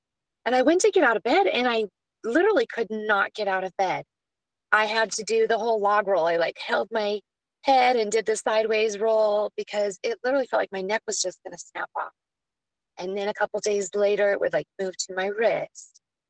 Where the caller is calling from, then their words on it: Prescott, Arizona, United States; So I'm chatting from the States. I'm in Prescott, Arizona